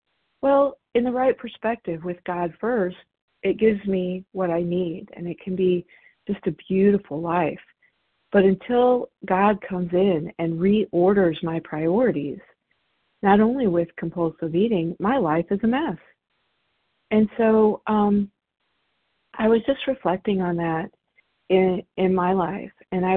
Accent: Indiana, United States; I'm sorry. I'm from Indiana.

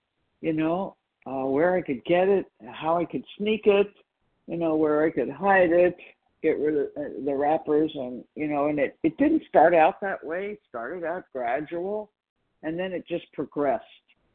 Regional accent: California, United States; from California.

